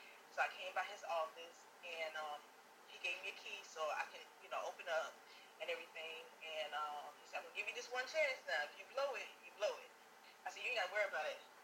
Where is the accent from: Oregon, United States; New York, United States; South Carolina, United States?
South Carolina, United States; Sumter; Because keep in mind now, we grew up on Southside Sumter.